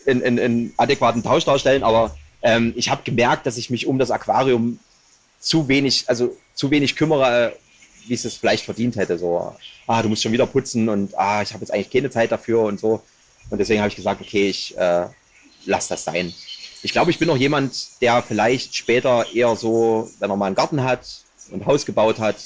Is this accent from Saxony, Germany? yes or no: yes; Saxony, Germany; Also ich komme aus der Richtung Bautzen, so ein kleines Dörfchen vor Bautzen. Und habe das unglaublich genossen, auf dem Land groß zu werden.